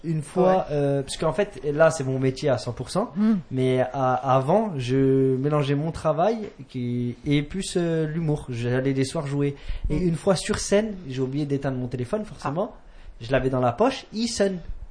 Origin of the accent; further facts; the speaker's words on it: Lyon, Auvergne-Rhône-Alpes, France; born there; Non, je suis né à Lyon 7